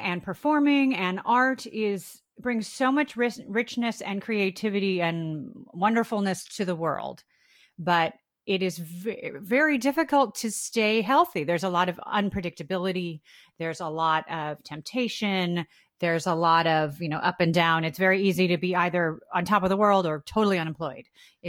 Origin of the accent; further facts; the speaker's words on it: Chicago, Illinois, United States; Starting back at the beginning, I grew up in Chicago, Illinois, and I always wanted to be an actor.